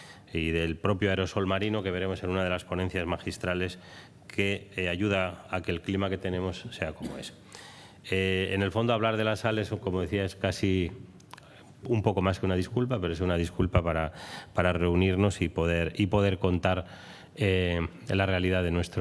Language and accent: Spanish; Basque Country, Spain; vamos a ir, en este caso, a mi tierra, al País Vasco